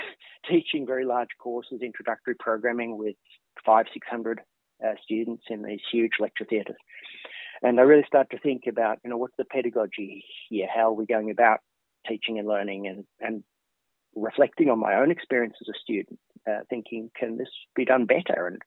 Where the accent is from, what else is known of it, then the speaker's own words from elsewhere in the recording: Australia; accent: Australian; moved away as an adult; now in Sweden; When I finished high school in Australia, as you can tell from my accent, I'm not a native Swede.